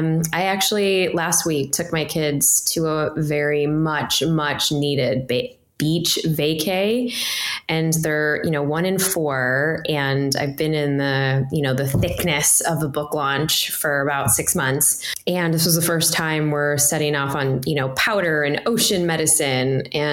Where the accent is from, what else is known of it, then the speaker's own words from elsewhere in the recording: Chicago, Illinois, United States; I grew up in Chicago, and you know, immigrant parent, immigrant story. And I was the oldest of 3 kids.